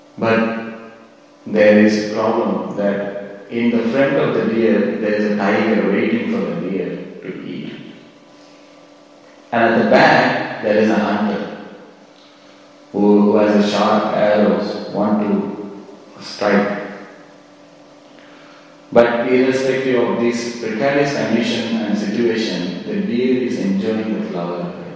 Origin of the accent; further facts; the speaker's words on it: South India, India; and I was from South India.